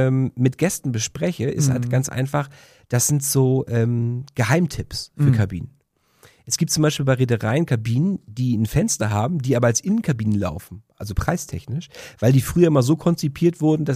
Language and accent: German; East Germany, Germany; Ich komme aus Ostdeutschland